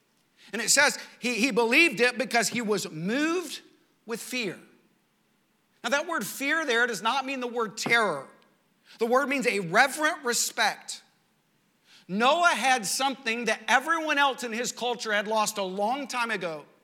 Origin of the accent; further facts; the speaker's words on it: Texas, United States; Now, I grew up in West Texas. We were 5 hours away from the nearest lake.